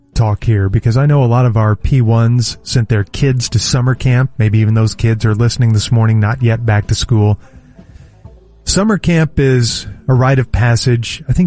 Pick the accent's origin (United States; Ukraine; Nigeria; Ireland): United States; Oklahoma City, Oklahoma; growing up in Oklahoma City, we would come down to Dallas, to Lancaster, and stay with our relatives for a couple weeks.